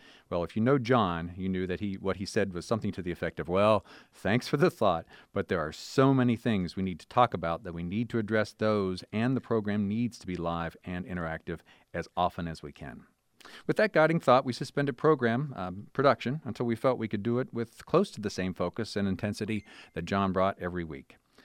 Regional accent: Pennsylvania, United States; I can remember the first time I picked up WNBC in New York from my hometown in Pennsylvania

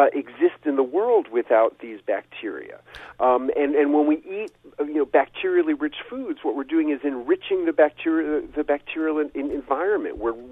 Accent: New York City, New York, United States; the first was as a kid growing up in New York City, I loved sour pickles.

